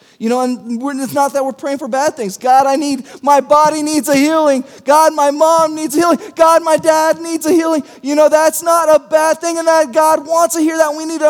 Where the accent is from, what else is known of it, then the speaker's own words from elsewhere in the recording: United States; I didn't take Spanish in high school because I thought, I'm American, I only need to speak English.